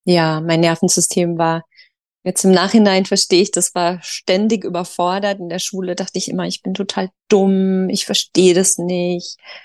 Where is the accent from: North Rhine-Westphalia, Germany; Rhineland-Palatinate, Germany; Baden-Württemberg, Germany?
Baden-Württemberg, Germany; Freiburg; born there; ich bin jetzt 46 Jahre. Ich wohne in Freiburg ich bin in Freiburg geboren.